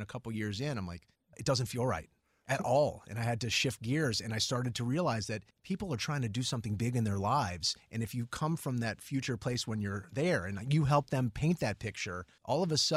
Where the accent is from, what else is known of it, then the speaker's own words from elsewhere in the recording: New Orleans, Louisiana, United States; He's a landlord where I grew up in New Orleans.